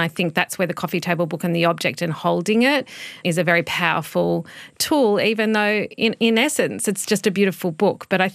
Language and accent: English; Stawell, Victoria, Australia; born there; I was born in Stawell, which is just near the Grampians. My parents were just on a small property there. My grandfather had land around the Grampians area.